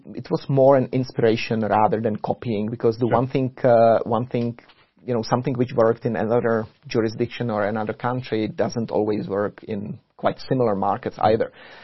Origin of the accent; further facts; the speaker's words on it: Canada; I came from Canada